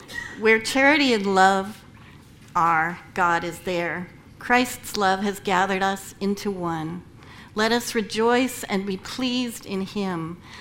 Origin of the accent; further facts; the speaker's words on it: Midwest, United States; as a newcomer to New England, born and raised in the Midwest